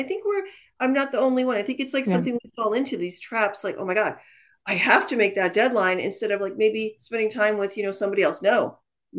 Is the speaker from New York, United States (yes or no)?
yes; Staten Island, New York, United States; I grew up in Staten Island, New York, near the beach.